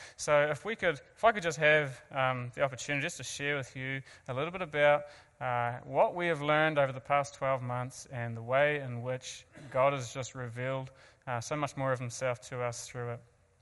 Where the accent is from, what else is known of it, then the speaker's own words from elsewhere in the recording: New Zealand; I'm not from Canada. Can you tell? Yeah, so basic geography lesson just before we kick off. Here's the world. This is the perception you should see the world from. Pacific-centered. And here's where we're from. Oh, there we go. Little old New Zealand